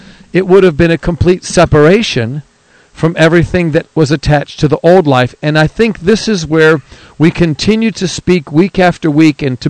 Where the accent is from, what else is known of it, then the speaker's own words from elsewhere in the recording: New York, United States; I'm from New York, so I mean it's lunch.